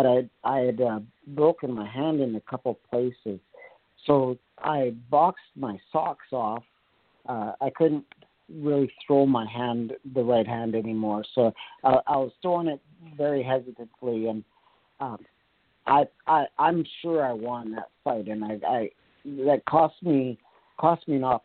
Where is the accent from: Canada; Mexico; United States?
Canada; That was even more than the attention and fanfare I got from my hometown here in Canada.